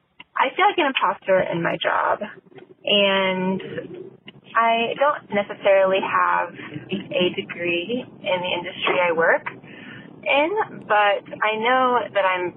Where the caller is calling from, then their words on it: California, United States; Hi, Kate and Dory. I'm from Southern California, and I just wanted to call and say that I love you guys so much.